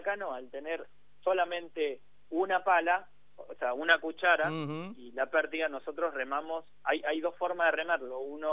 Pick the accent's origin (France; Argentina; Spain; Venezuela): Argentina; Como somos argentinos